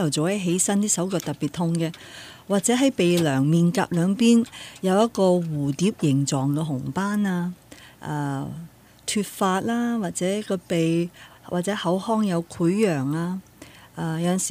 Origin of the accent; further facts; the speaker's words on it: China; 由於我哋中國人社會咧就對呢個病認識唔係咁多